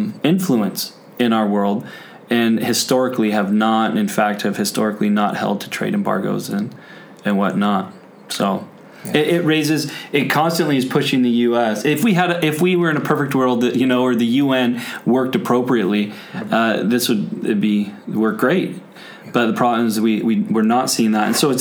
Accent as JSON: {"language": "English", "country": "United States", "said": "for me as an American, is a lot of people don't understand, like, the American mind, if you will"}